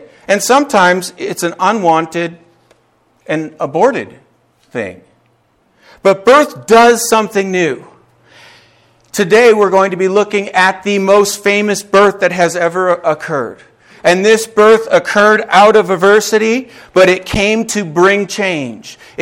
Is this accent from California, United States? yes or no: no; Minnesota, United States; moved away as an adult; I grew up in Minnesota. Spent 19 years of my life there, and after that, I went to the Moody Bible Institute in Chicago, Illinois.